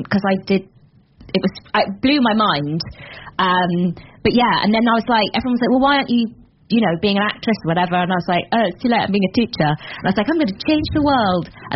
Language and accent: English; South West England, United Kingdom; I was born in Somerset. I grew up in Somerset.